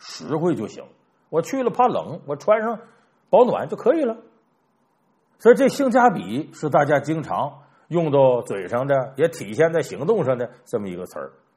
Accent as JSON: {"language": "Chinese", "town": "Harbin", "region": "Heilongjiang", "country": "China", "tie": "born or raised there", "said": "我还记得就是我老家哈尔滨"}